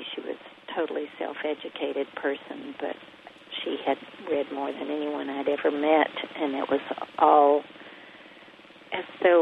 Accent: Arkansas, United States; accent: hillbilly; It was never a genuine Southern accent. It was more of a hillbilly accent.

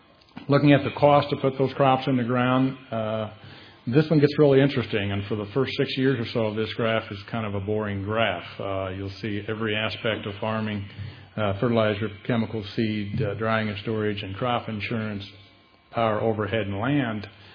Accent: Illinois, United States; I am a farm boy. I grew up in Sangamon County. After college, I operated a farm, a 1,300-acre grain and cattle feeding operation in Menard County

